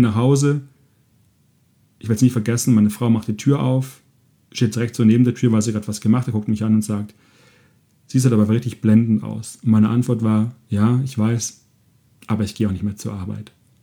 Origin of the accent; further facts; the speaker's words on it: Germany; Da war ich am Bodensee, wo ich groß geworden bin